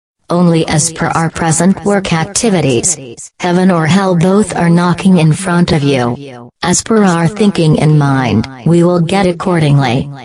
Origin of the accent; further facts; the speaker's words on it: California, United States; I am an American girl. … from California.